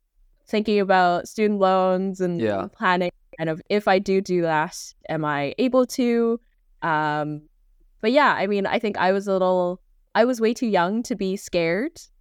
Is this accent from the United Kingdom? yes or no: no; Vancouver, British Columbia, Canada; And I'm from Vancouver.